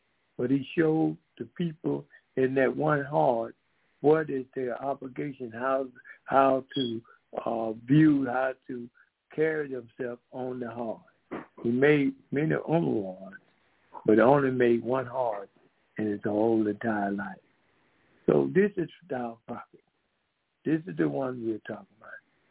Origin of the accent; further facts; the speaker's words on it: Decatur, Georgia, United States; I am from Decatur, Georgia. My wife and I, we're co-worker here. We are from Decatur, Georgia.